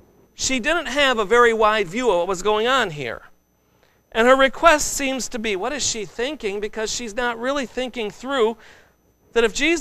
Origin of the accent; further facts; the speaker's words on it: United States; Now, I'm thankful I'm an American, aren't you?